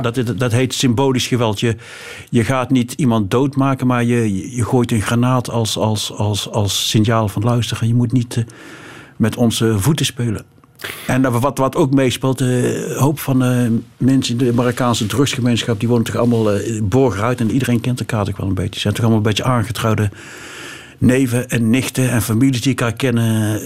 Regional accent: North Brabant, Netherlands; Nou, ik heb de Nederlandse nationaliteit, maar ja, ik ben een Brabander.

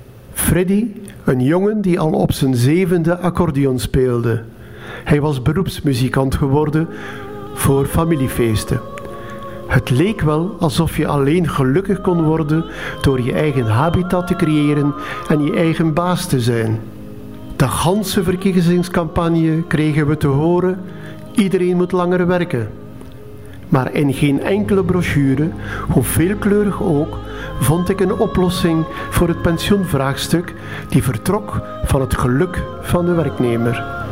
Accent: Zerkegem, Flanders, Belgium; born there; 10 jaar geleden ging ik nog eens terug naar mijn geboortedorp, Zerkeghem. Nu Jabeke.

